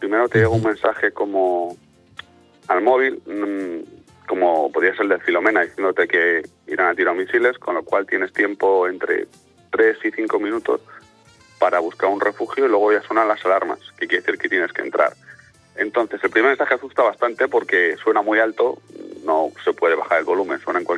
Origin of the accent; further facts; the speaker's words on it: Madrid, Community of Madrid, Spain; Yo me nací, me crié toda la vida en el barrio de la Concepción, en Madrid, al lado de entre Arturo Soria y el tanatorio de la M30, los que soy de Madrid. Ahí me crecí, nací y he vivido allí 34 años viví ahí.